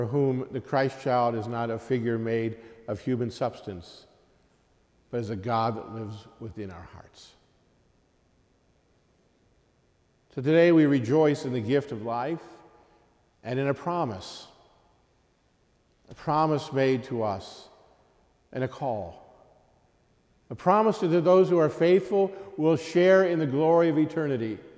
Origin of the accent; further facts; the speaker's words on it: Lakewood, Ohio, United States; I grew up in Lakewood. I went to St. Luke's Elementary School and St. Ed's.